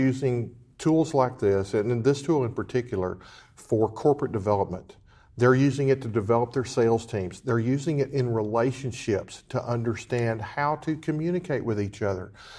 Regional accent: Texas, United States; accent: Texas; I know it's hard to understand sometimes with my Texas accent.

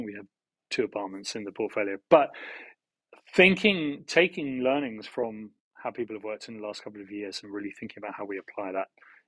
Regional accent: London, United Kingdom; I'm born and raised in London. It's a wonderful city. I will never leave it, but it is also a hard, tough city.

